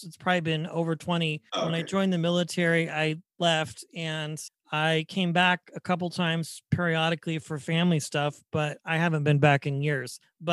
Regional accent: Wichita, Kansas, United States; And I'm from Wichita, Kansas, so we are neighbors.

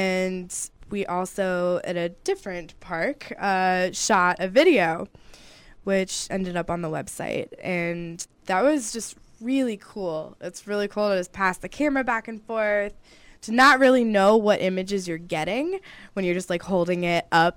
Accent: Midwest, United States; I'm from the Midwest, and so I went back, it was over the summer, I went back home, just like hiked out to a metro park.

